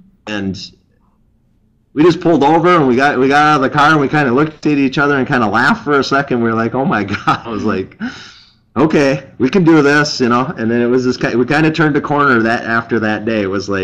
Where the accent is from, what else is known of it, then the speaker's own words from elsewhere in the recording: Michigan, United States; We went up back up to my hometown up in the UP of Michigan to visit friends.